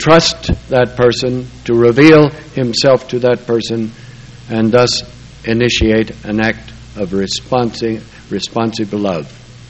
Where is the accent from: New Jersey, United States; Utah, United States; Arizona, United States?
Utah, United States; Salt Lake City; And I speak now as one who is native to the state. I was born up in the Marmalade District there on Quince Street.